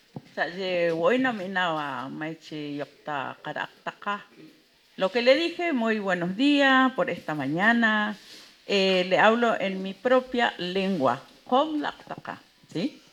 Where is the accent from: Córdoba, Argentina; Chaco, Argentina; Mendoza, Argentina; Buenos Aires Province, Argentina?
Chaco, Argentina; Nosotros, donde yo nací, crecí, que es el impenetrable, hoy por hoy está sufriendo un desastre ecológico